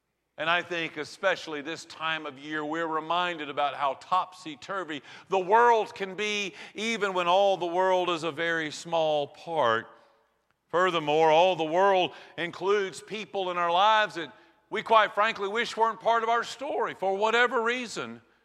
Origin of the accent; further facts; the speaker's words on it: Eatonton, Georgia, United States; As a kid growing up in Eatonton, Georgia, I thought all the world looked just like Eatonton. And then at the tender age of 18, I moved to Atlanta to go to art school